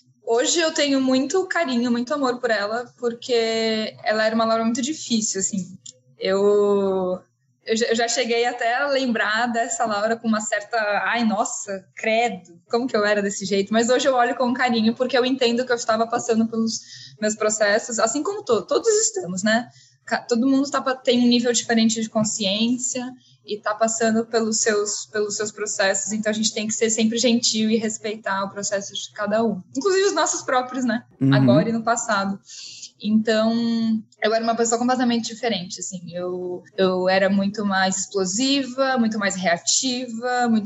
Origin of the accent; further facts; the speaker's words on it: São Paulo, Brazil; Eu sou natural de São Paulo, capital. Eu tenho 33 anos.